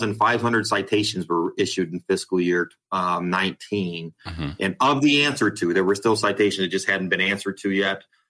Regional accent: Ohio, United States; I'm from Ohio. It's about as opposite from Texas as they get.

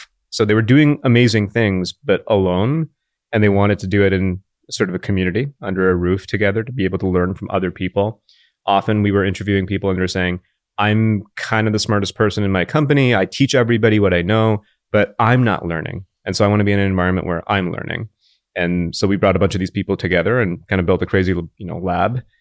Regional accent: India; And so my situation was I grew up in India for most of my life.

